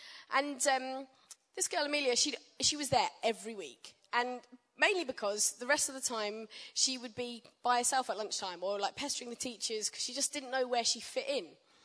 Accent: Royal Tunbridge Wells, South East England, United Kingdom; I was raised in Tunbridge Wells, in Kent. Royal Tunbridge Wells.

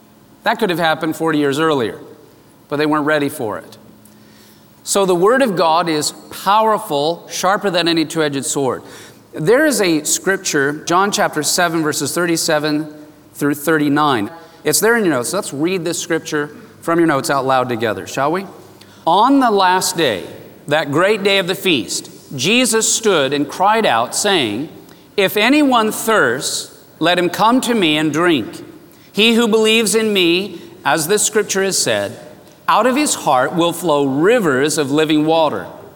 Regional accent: El Cajon, California, United States; I was raised out in El Cajon in East County.

